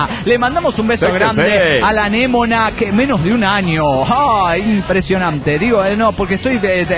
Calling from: Monterrey, Nuevo León, Mexico; de Monterrey, Nuevo León, México.

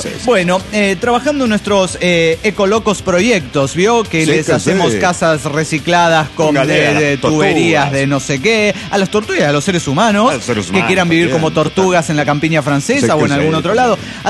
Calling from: Guadalajara, Jalisco, Mexico; Soy la tapatía rojiblanca desde Guadalajara, Jalisco, México.

